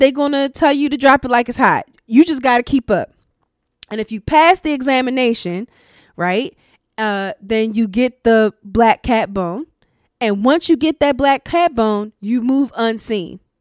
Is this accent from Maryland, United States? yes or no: yes; Baltimore, Maryland, United States; another informant from my hometown of Baltimore